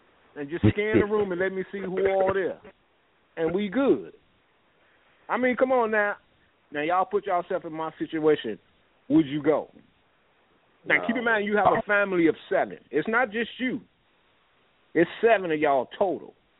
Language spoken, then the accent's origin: English; Gary, Indiana, United States; I grew up in Gary. There's nothing else.